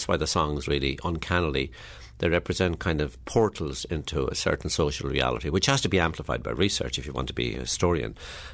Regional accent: Ireland; when I was growing up in Ireland, that you would be hospitable to people.

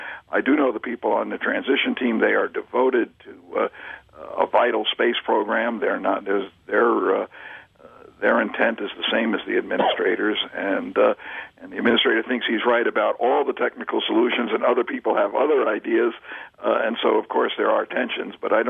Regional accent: New York, United States; now in Los Angeles, United States; I tell people I was raised in New York and live in Los Angeles

